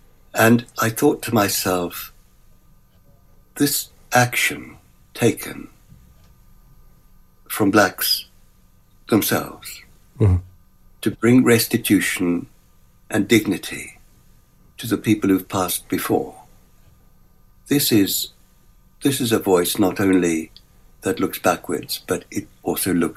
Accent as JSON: {"language": "English", "country": "South Africa", "said": "Well, I regard myself as a South African. It's the only country I feel I really belong to. It's where I was born, and it's what I carry within me."}